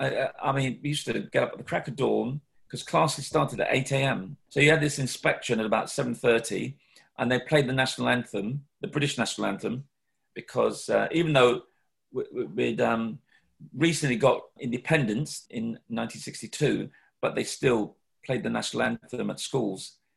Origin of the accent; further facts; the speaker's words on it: Jamaica; also born or lived in London, United Kingdom; when I was a youngster in Jamaica. I was born in London, but during primary school, my mother took my sister and myself back to Jamaica because she came over in the Windrush generation